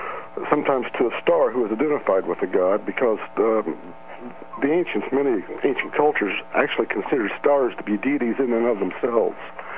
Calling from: Indiana, United States; from Indiana.

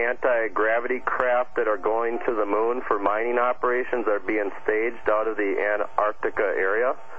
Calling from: Tucson, Arizona, United States; Hello, Kevin. … from Tucson.

